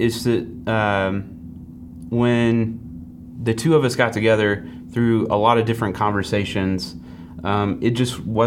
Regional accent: Memphis, Tennessee, United States; So I grew up in Memphis. I lived there for 24 years, and just really, honestly, I grew up in the church.

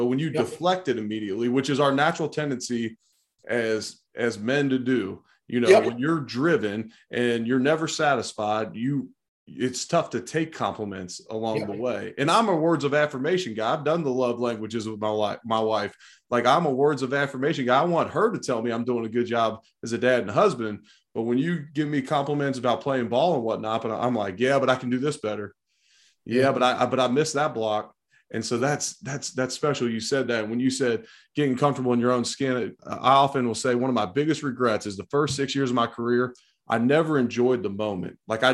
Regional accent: Cincinnati, Ohio, United States; Yeah, I grew up in Cincinnati, so Carl Pickens was on my radar too

